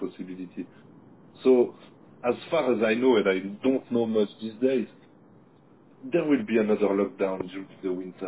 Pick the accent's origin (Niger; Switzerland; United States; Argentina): Switzerland; Geneva; from Geneva, Switzerland.